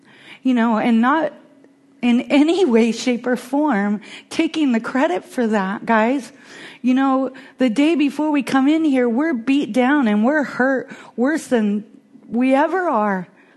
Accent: Washington, United States; And where I'm from in Washington State is there's a huge Native culture there.

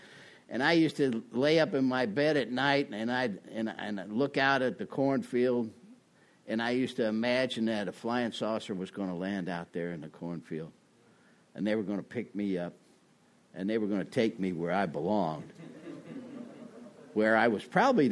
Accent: Peoria, Illinois, United States; also born or lived in Springfield; I'm from Illinois. I was born in Springfield, Illinois, and raised in Peoria, Illinois.

